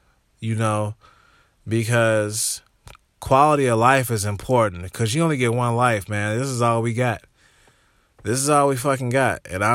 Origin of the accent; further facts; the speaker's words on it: Illinois, United States; I'm from Illinois. I'm from a little town in southern Illinois right across the river from St. Louis, Missouri.